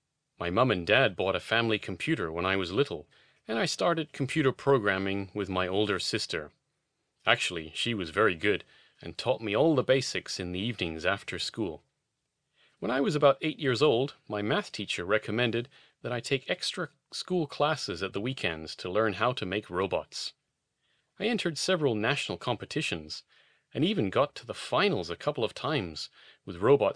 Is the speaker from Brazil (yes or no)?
no; Sweden; I remember growing up in Sweden in the 1980s and going to the candy store every Saturday with my parents to get some candy.